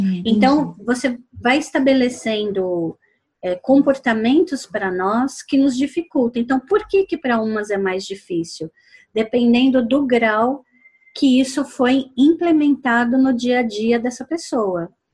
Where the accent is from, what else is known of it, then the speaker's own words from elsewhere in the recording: São Paulo, Brazil; 011, sou, né, de São, tá, Paulo.